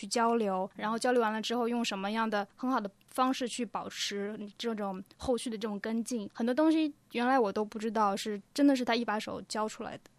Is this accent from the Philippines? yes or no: no; China; 因为毕竟我是中国人嘛，所以我对中国市场肯定是有信心的。虽然我在英国念书这么多年